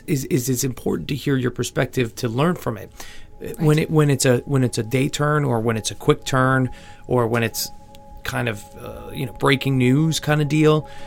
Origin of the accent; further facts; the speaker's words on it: East Coast, United States; I grew up in one in the East Coast.